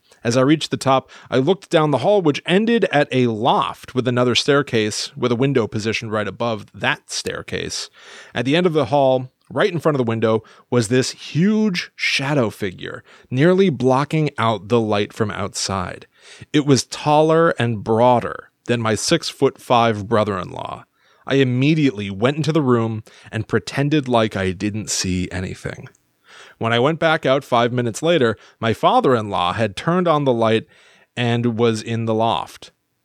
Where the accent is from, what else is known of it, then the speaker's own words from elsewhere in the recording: New Orleans, Louisiana, United States; There are quite a few ghost stories considering I grew up near New Orleans, and we had a paranormal investigation team until the pandemic started.